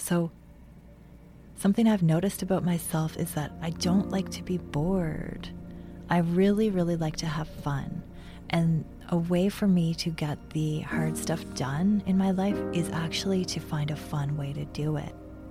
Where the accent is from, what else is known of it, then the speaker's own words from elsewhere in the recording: Moncton, New Brunswick, Canada; the Capitol Theater in my hometown of Moncton, New Brunswick.